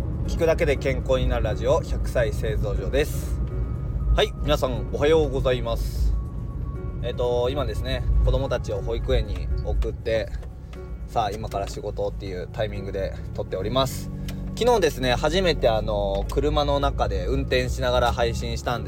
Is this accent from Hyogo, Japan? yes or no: yes; Hyogo, Japan; moved away as an adult; 僕ね、兵庫県出身なんですよ。兵庫で高校生まではずっとね兵庫でいたんですけども、大学進学をきっかけに高知県に移住しました。で最初はですね、高知市内の方に住んでたんですけども、